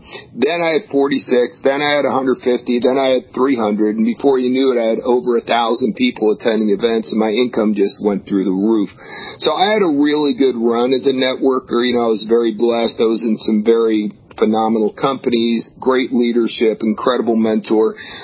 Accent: New Jersey, United States; Yeah, I grew up in New Jersey, by the way. So New York, New Jersey, everyone's kind of hard and, it's a dog-eat-dog environment.

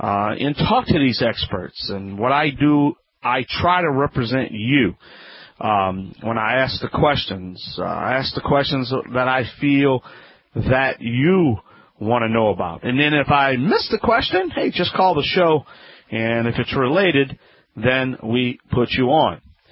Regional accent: Louisiana, United States; I'm a licensed general tested contractor of about 21 years in my home state of Louisiana.

